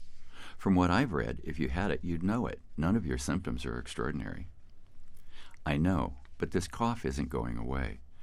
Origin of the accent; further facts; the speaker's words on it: Midwest, United States; I mean, I grew up in the Midwest with a lot of homophobia, and I got involved in New York in the gay rights movement.